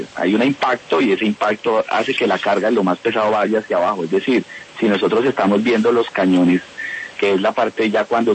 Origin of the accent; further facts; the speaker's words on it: Colombia; nosotros somos como colombianos, no como mis consultores ambientales, sino como colombianos